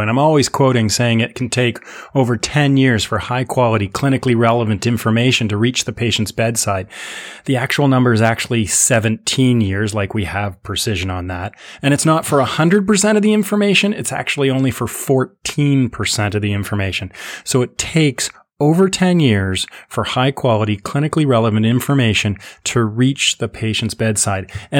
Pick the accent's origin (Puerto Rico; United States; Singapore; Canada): Canada; Remember, I'm a Canadian, so I'm not going to say bad things about people